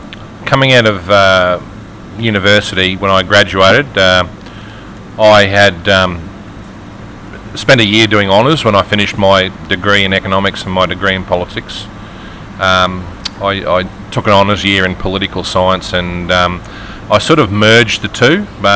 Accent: Tully, Queensland, Australia; moved away as an adult; now in Brisbane, Australia; it's the first time that I'd lived away from my hometown of Tully.

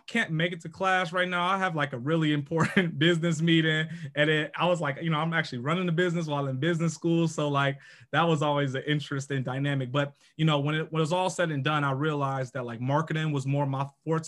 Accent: Chicago, Illinois, United States; I'm born and raised in Chicago, so you know, a lot of it's stereotype.

